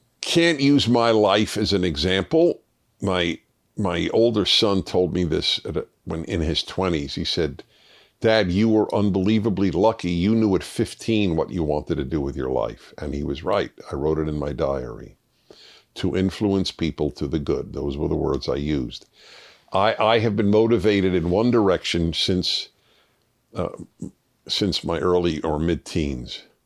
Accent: Houston, Texas, United States; I am from Houston, Texas. I am a Christian

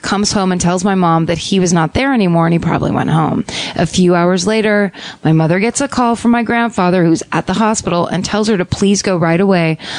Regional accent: Detroit, Michigan, United States; This is a combination of my hometown murder, that being Detroit at any time of this story, and what I believe got me into true crime.

